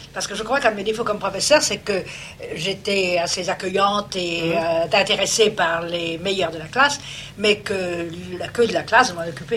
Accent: Paris, Île-de-France, France; born there; Je suis née à Paris le 9 janvier 1908 à 4h du matin. Mon enfance a été typiquement celle d'une jeune bourgeoise française de famille modeste.

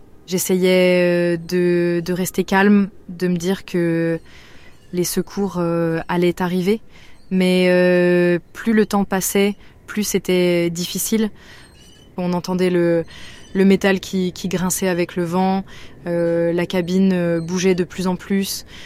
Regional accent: Grenoble, Auvergne-Rhône-Alpes, France; j'ai 25 ans et j'ai grandi à Grenoble, Les montagnes, ça a toujours fait partie de ma vie.

